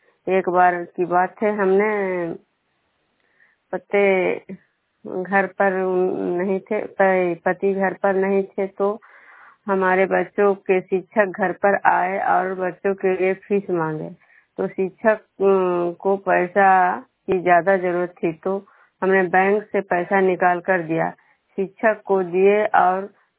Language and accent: Hindi; Vishnupur, Bihar, India